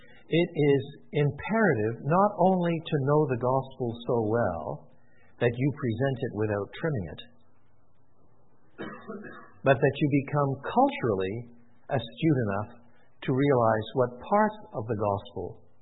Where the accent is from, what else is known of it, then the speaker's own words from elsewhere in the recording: Quebec, Canada; Now, I was brought up in French Canada, so I can do this business.